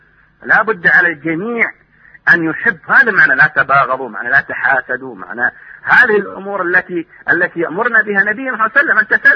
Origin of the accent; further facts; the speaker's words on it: Saudi Arabia; لم نسمع مرة من علماءنا في السعودية